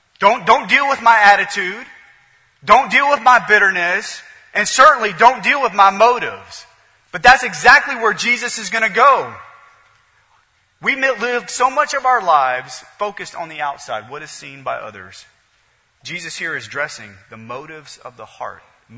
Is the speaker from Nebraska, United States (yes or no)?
yes; Nebraska, United States; It reminds me growing up in Nebraska and running the streets in Nebraska.